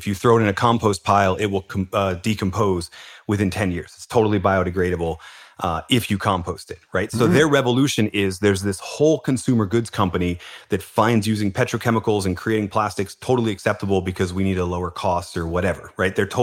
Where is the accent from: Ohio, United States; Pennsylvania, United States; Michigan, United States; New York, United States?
Pennsylvania, United States; Philadelphia; because I'm from Philadelphia and we're the city of underdogs.